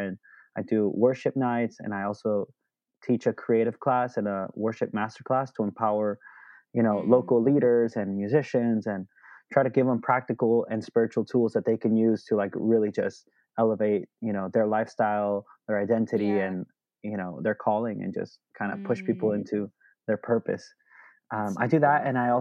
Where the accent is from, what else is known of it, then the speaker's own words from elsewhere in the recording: Nicaragua; now in Los Angeles, United States; Born and raised in Nicaragua, had missionary parents, and moved to LA about maybe 5-6 years ago.